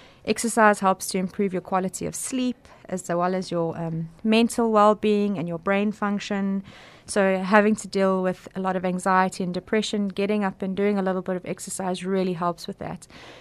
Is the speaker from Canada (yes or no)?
no; Johannesburg, Gauteng, South Africa; now in Cape Town, South Africa; I've been living in Cape Town for the last 4 years. I'm originally from Johannesburg.